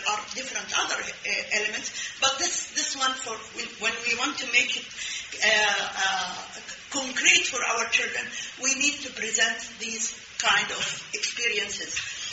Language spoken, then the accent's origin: English; Israel; How come I am a proud Palestinian? How could I be a proud Palestinian? When I was born in Israel. I was born in 1955. So I was born in, and I went to school in Israel.